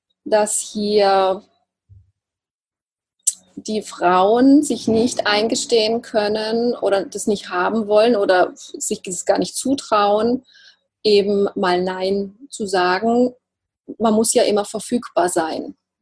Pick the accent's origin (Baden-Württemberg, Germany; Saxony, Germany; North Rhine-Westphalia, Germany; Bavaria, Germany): Baden-Württemberg, Germany; accent: Alemannic; Ich komme ja aus dem Alemannischen, aus dem Schwarzwalddorf